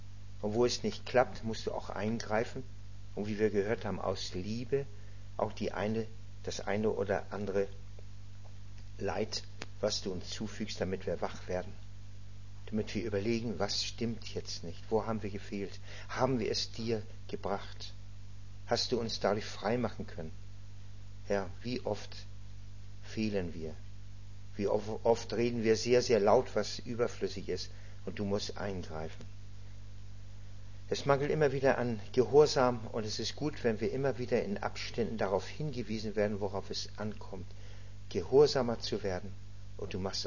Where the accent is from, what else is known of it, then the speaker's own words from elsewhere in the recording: Hamburg, Germany; Ich bin ja zur Hälfte aus Sachsen, weil meine Frau dort herkommt. Ich bin Hamburger.